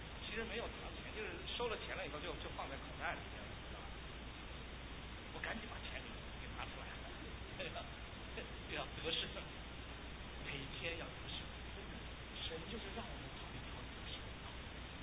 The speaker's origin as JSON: {"language": "Chinese", "country": "China", "said": "我觉得这件事情哈，我们中国人struggle最大。"}